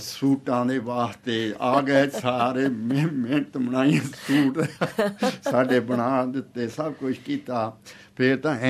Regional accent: Kariha, Punjab, India; ਨਵੇਂ ਸ਼ਹਿਰ ਦੇ ਕੋਲ ਪਿੰਡ ਕਰੀਹਾ ਸਾਡਾ।

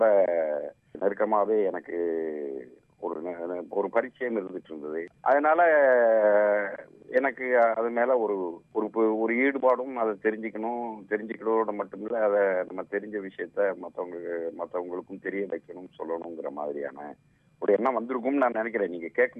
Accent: Mulaikaraipatti, Tamil Nadu, India; now in Tirunelveli, India; நான் இப்ப இருக்கிறதும் திருநெல்வேலி நகரத்துல இருக்கிறேன். என்னுடைய சொந்த ஊர்ன்னு சொன்னா திருநெல்வேலி பகுதியில இருந்து ஒரு 20 கிலோமீட்டர் தள்ளி இருக்கிற மூளைக்கரைப்பட்டின்னு ஒரு சின்ன கிராமம். அங்கதான் நான் பிறந்தேன். எங்க அப்பா அம்மா எல்லாம் அங்கதான் இருந்தாங்க.

